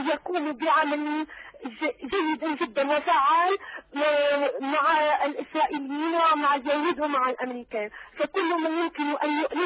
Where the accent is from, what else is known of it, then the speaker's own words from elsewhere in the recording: Tunisia; سيدي وأود أن أحييكم من تونس.